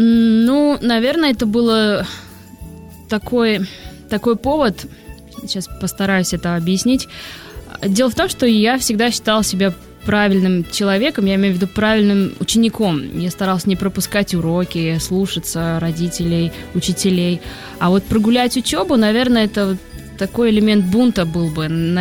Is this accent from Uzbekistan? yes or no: yes; Uzbekistan; now in Moscow, Russia; Я приехала из Узбекистана.